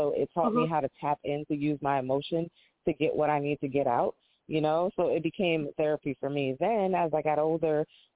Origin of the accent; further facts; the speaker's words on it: New York, United States; Yeah, I'm from the Bronx. I'm from New York, born and raised, and my parents retired out here, so I followed them out here in their old age.